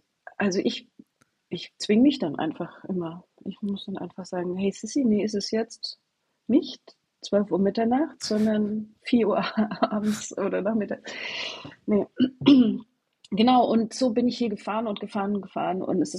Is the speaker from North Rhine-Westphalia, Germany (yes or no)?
no; Kempten, Bavaria, Germany; now in United States; ein kleiner Ort, also eine kleine Stadt, so groß wie Kempten, sage ich immer, weil das so ein bisschen mein Heimatort ist.